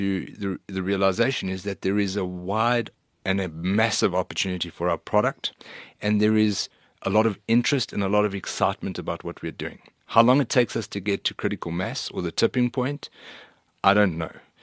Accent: England, United Kingdom; You know, we often think that because they speak English and we're English, that everything's the same.

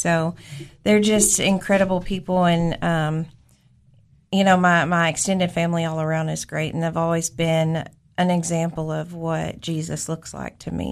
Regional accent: Cookeville, Tennessee, United States; so, I was born in Cookeville.

